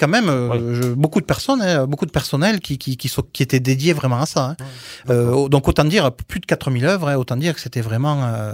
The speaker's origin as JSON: {"language": "French", "region": "Occitanie", "country": "France", "said": "C'est un bijou renaissance qui ressemble beaucoup au château de Bournazel chez nous en Aveyron, avec des médaillons."}